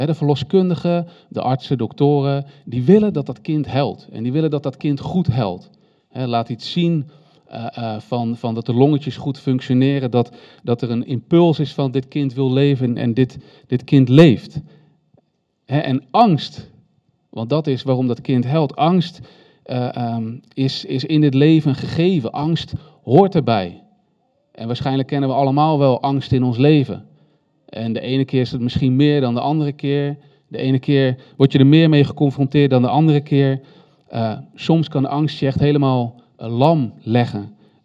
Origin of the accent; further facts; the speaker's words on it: Randstad, Netherlands; now in Steenwijk, Netherlands; Ik woon dus nu in Steenwijk vanaf augustus. Ik kom oorspronkelijk uit de Randstad. En mijn voornemen was om altijd onder de IJssel te blijven, maar dat is niet gelukt.